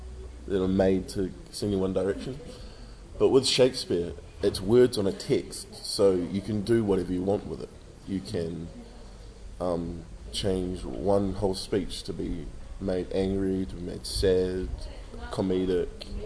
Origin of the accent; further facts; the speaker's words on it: Christchurch, Canterbury, New Zealand; Where I grew up in Christchurch it wasn't.